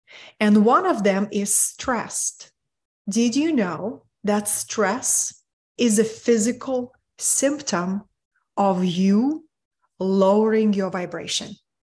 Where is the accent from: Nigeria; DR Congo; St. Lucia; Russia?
Russia; now in California, United States; I live in beautiful California. I'm originally from Russia, born and raised in Soviet Union, in the country with a huge field of stress.